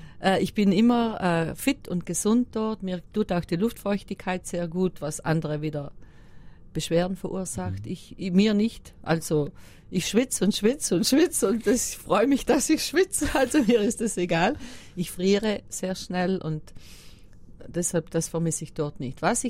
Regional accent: Trentino-Alto Adige, Italy; moved away; Ja, ich komme natürlich immer gerne in meine Heimat zurück.

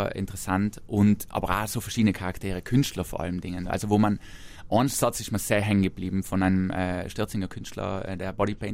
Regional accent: South Tyrol, Italy; accent: South Tyrolean; meine Heimat und meine große Liebe.

